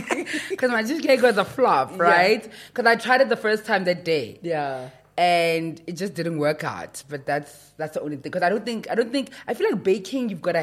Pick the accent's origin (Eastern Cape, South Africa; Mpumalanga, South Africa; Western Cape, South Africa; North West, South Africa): North West, South Africa; Mahikeng; I'm from Mafikeng. I am 34 years of age.